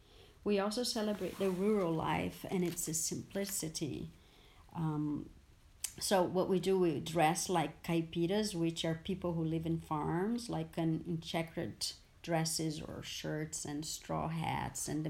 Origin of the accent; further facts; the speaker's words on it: Minas Gerais, Brazil; moved away as an adult; now in San Francisco, United States; It's called Minas Gerais. It's a state that borders São Paulo to the north.